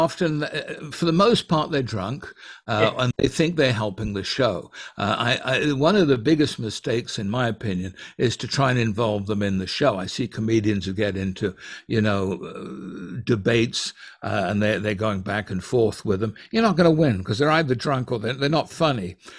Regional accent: United Kingdom; And, you know, I'm British.

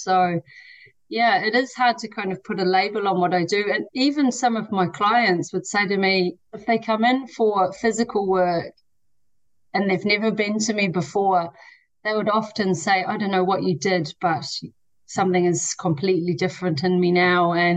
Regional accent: New Zealand; moved away as an adult; now in Ireland; I'm a Kiwi. I left there a long time ago when I was 18

